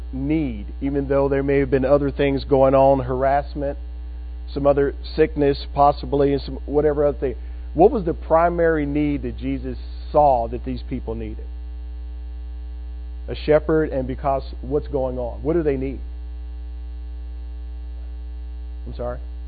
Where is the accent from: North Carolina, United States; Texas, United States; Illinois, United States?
Illinois, United States; Chicago; So when I'm from Chicago, so concrete. I don't know about things growing, seeing much of. We don't have many trees and grass.